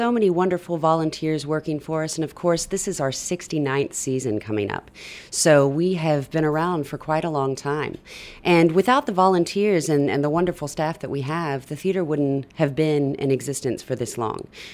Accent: Knoxville, Tennessee, United States; now in Baton Rouge, United States; I'm from Knoxville, Tennessee, actually.

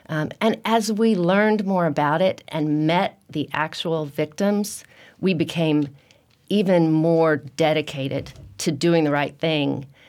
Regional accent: Tallahassee, Florida, United States; Well, I grew up in Tallahassee, and I kind of thought, well, maybe that might be a little bit hot.

